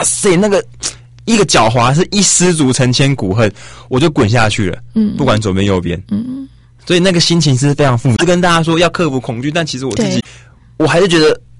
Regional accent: Tainan, Taiwan; 就是像我是台南人嘛，我想要回到台南去，让更多人认识台南，去介绍我的家乡。

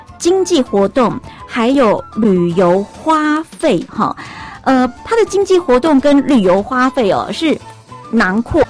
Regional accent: Taiwan; 我们台湾人很喜欢逛夜市，对，那你看我们台湾人逛夜市哦

